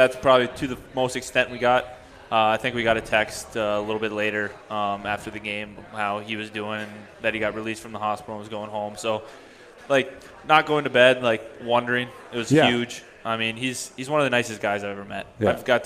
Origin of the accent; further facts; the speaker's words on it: Minnesota, United States; also born or lived in North Dakota; I'm from Minnesota.